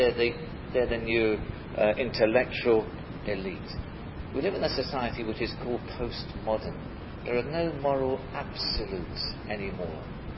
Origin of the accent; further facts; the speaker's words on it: Dulwich, London, United Kingdom; go back home to South London, where I was brought up in Dulwich